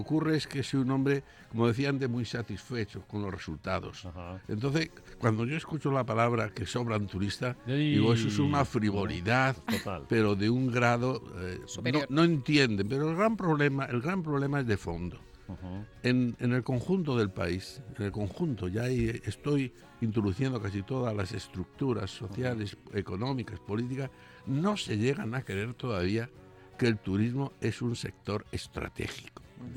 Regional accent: Spain; qué listos somos los españoles.

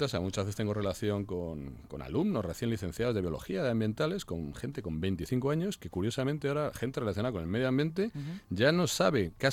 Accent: Garbajosa, Castilla-La Mancha, Spain; Yo soy de Garbajosa

